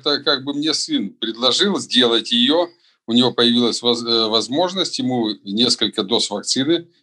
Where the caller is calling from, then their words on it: Saint Petersburg, Russia; Я из Санкт-Петербурга, 65 лет.